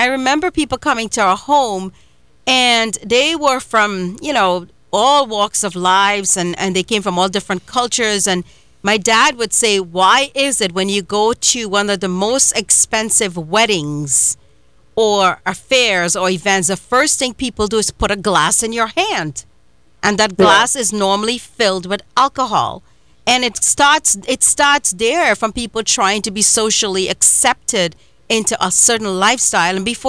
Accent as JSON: {"language": "English", "country": "Trinidad & Tobago", "said": "You know, of course, I'm from Trinidad and Tobago, and we've had Scottish people in our lives."}